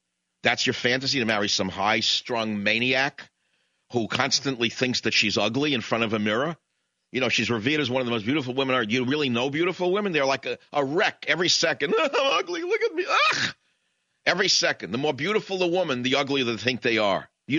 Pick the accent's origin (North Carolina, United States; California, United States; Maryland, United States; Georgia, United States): California, United States; San Francisco; I absolutely, of course, better than a healthy person because I'm from San Francisco.